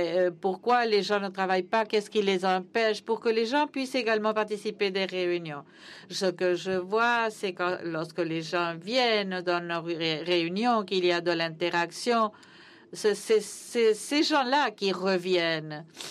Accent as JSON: {"language": "French", "country": "Yemen", "said": "Je suis membre du NCUC. Je viens du Yémen, un pays qui a beaucoup souffert ces dernières années."}